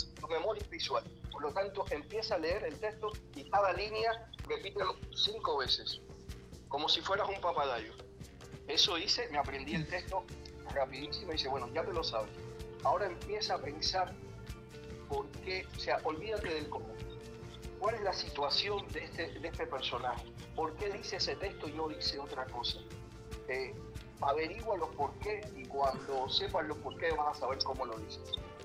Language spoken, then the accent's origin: Spanish; Havana, Cuba; Yo soy cubano y habanero, como tú dices, de pura cepa, esté donde esté.